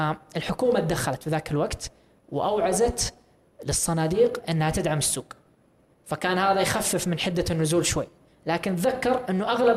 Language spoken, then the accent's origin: Arabic; Saudi Arabia; يعني ما هو بس عندنا في السعودية